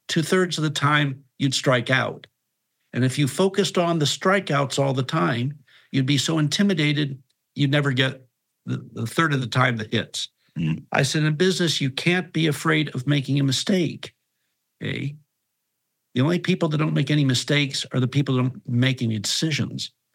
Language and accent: English; Portland, Oregon, United States; years ago growing up in Portland, we worked with First National Bank